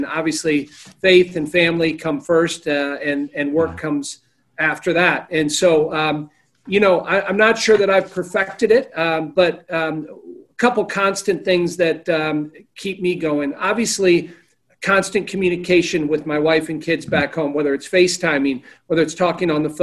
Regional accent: Peoria, Illinois, United States; again, I'm from Peoria, Illinois. I think about my father is Lebanese, and we grew up, we're Christian Lebanese, Maronite.

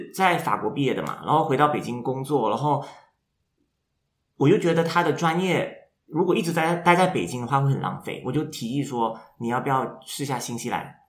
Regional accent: Malaysia; moved away as an adult; also born or lived in Beijing, China; now in Australia; 也不是，因为我是马来西亚人

